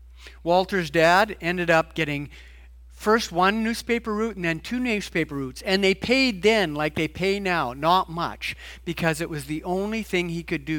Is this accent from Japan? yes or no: no; Edmonton, Alberta, Canada; I grew up in Edmonton, and so our diversity was, are you Ukrainian or not?